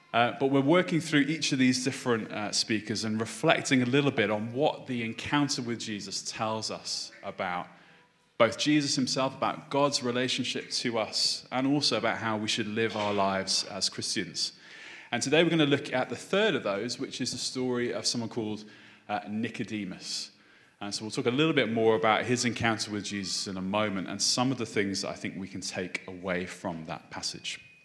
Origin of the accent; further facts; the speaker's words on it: Liverpool, North West England, United Kingdom; also born or lived in Cambridge; I'm originally from Liverpool. Can't tell, I've lost the accent entirely. I lived in this place called Cambridge far too long.